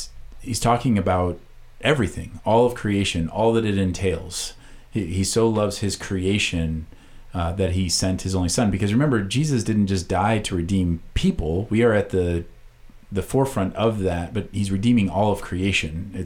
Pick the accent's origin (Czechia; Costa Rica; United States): United States; Iowa; I thought I was a good gardener because I was from Iowa.